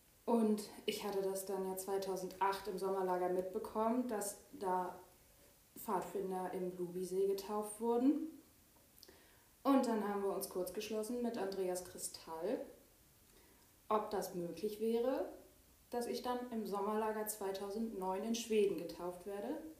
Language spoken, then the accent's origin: German; Sterup, Schleswig-Holstein, Germany; ich bin 22, ich komme hier aus Sterup und ich bin seit 2007 bei den Pfadfindern.